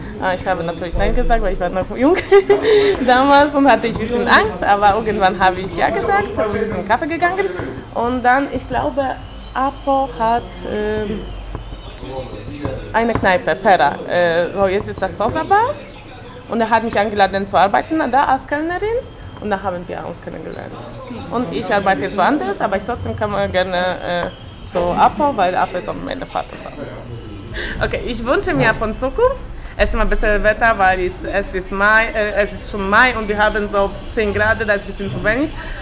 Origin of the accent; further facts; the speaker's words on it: Lesser Poland, Poland; German is a second language; now in Wuppertal, Germany; ich komme aus Polen, aus kleinem Dorf neben Krakau, so 100 Kilometer von Krakau. Ich habe fast 28 Jahre alt. Ich arbeite bei Aldi hier in Wuppertal.